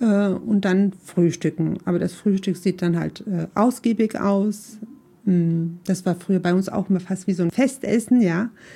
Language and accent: German; Nassau, Rhineland-Palatinate, Germany; born there; wohne in Nassau. Ich bin auch in Nassau geboren, bin 45 Jahre alt